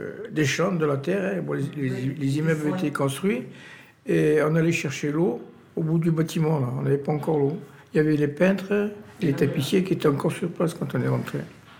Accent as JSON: {"language": "French", "town": "Oran", "region": "Oran Province", "country": "Algeria", "moved": "as an adult", "lives_now": "France", "said": "j'avais une réquisition du préfet d'Algérie, d'où je venais d'Oran, une réquisition pour partir immédiatement. J'étais dans la police en Algérie."}